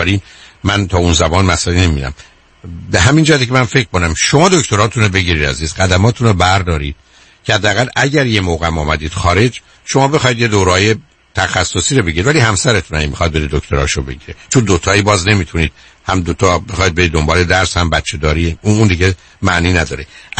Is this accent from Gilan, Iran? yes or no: no; Shiraz, Fars, Iran; من چون خودم هم شیرازی هستم، هم خاطرم هست